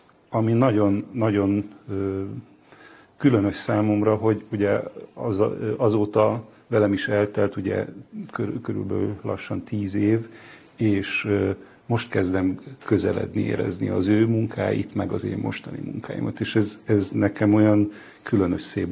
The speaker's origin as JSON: {"language": "Hungarian", "town": "Jászkarajenő", "region": "Pest", "country": "Hungary", "tie": "born or raised there", "said": "Jászkarajánon, Cegléd mellett."}